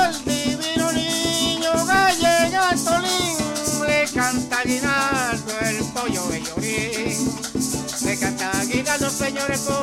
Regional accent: Santa Teresa del Tuy, Miranda, Venezuela; born there; nosotros nacimos en los Valles del Tuy, en Santa Teresa del Tuy específicamente, en el municipio de Independencia del estado Miranda.

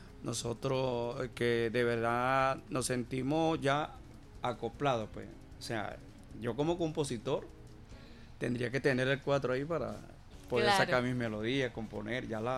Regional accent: Bolívar, Venezuela; Bueno, además de Guayana, por ser mi tierra querida

